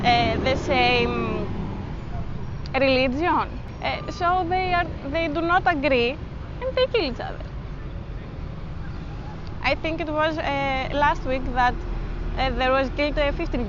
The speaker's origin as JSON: {"language": "English", "town": "Athens", "region": "Attica", "country": "Greece", "lives_now": "Moria, Greece", "said": "I am 23 years old and I'm from Greece, Athens, but I do my studies here in University of the Aegean. I live in Moria because I have a house here. My mother was from here"}